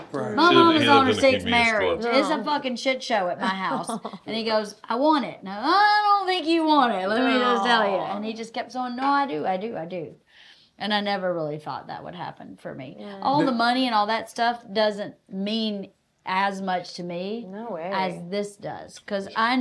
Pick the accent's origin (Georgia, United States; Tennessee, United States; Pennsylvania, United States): Georgia, United States; born there; No, I was born in Georgia.